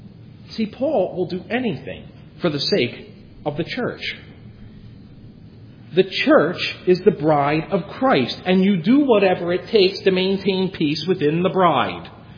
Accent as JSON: {"language": "English", "town": "Philadelphia", "region": "Pennsylvania", "country": "United States", "tie": "born or raised there", "said": "Because I grew up in New Life, Philly."}